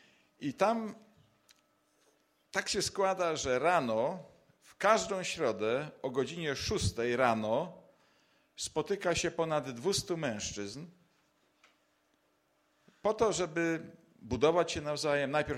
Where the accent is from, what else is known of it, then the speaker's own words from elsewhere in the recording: Gliwice, Silesian Voivodeship, Poland; now in Wisła, Poland; Ja jestem z Gliwic oryginalnie, a teraz mieszkam w Wiśle.